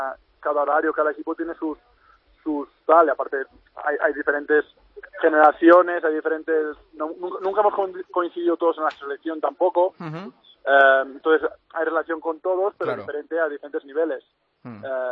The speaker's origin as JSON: {"language": "Spanish", "town": "Sant Boi de Llobregat", "region": "Catalonia", "country": "Spain", "lives_now": "Castelldefels, Spain", "said": "mi mujer es de San Boi también, yo soy de San Boi."}